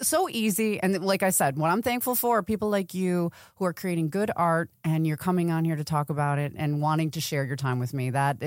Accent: Buffalo, New York, United States; I'm from Buffalo, New York, born and raised, and I'm a huge fan of Doug Flutie.

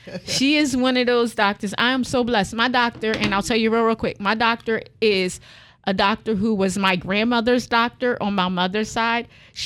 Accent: Philadelphia, Pennsylvania, United States; I grew up in Philly on 25th and Ridge

